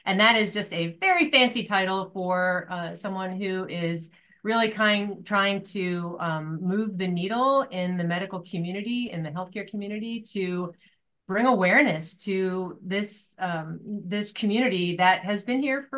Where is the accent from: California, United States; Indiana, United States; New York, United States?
New York, United States; Poughkeepsie; So I grew up, born and raised in Poughkeepsie. My family are all still there, still in the same house that I grew up in on a lovely 5 acre rolling hill wooded area.